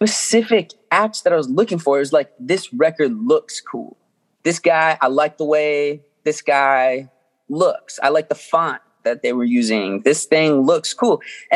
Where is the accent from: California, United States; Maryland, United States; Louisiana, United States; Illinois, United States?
Maryland, United States; Owings Mills; I grew up in Owings Mills.